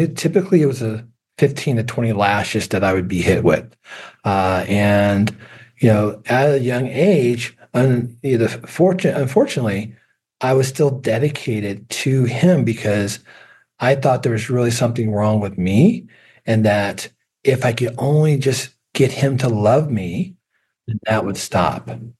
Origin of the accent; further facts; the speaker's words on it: Kansas City, Missouri, United States; Kansas City, Missouri. I also lived on the Kansas side as well. So grew up in Kansas City, Missouri, but also lived on the Kansas side.